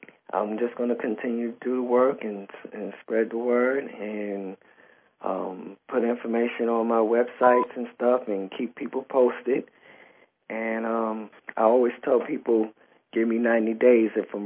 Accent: East Coast, United States; I'm originally from the East Coast

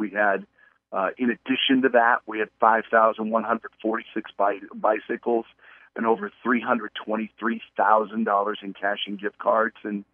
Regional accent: Monroe, Washington, United States; growing up in Monroe too, we live just far enough north.

